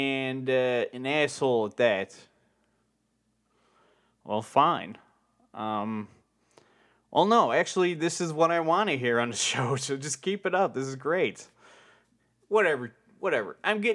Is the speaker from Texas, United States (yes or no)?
no; Chicago, Illinois, United States; I'm from Bridgeport. Fucking Mayor Daly's from there, guy. Mayor Daly. Well, he's not mayor anymore, so whatever. I don't care. This is the fucking mean streets of Chicago.